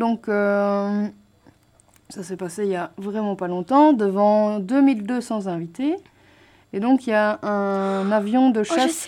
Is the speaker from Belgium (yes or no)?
yes; Belgium; Et là, on revient chez nous en Belgique.